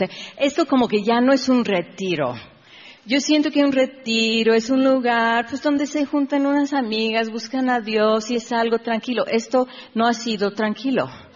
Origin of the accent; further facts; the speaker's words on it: United States; yo así gringa, okay, soy gringa, o sea, los gringos no son nada buenos, pero sí nos enseñaron, pues, filas